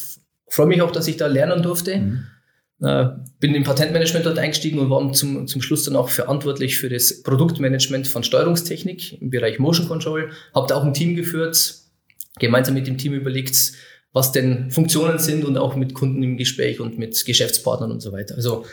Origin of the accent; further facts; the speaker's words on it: Oberfichtach, Germany; born there; 83 bin ich geboren in Oberfichtach, das ging damals noch, hier in unserer Geburtshilfestation